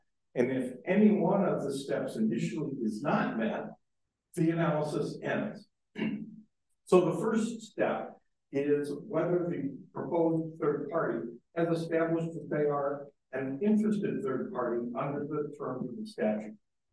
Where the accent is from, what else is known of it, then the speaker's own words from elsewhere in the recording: Mankato, Minnesota, United States; I'm an attorney from Mankato, Minnesota